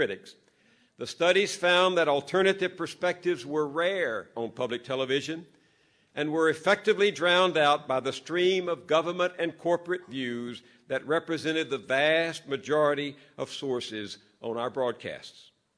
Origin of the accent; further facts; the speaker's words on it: the South, United States; I grew up in the South, where the truth about slavery, race, and segregation had been driven from the pulpits, driven from the classrooms, and driven from the newsrooms.